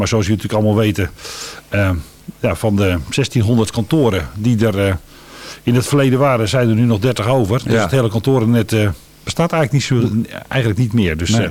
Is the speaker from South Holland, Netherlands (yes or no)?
yes; Alphen aan den Rijn, South Holland, Netherlands; also born or lived in Zeeland; now in Moerkapelle, Netherlands; Nee, van origine kom ik uit Alphen aan de Rijn. Daar ben ik opgegroeid.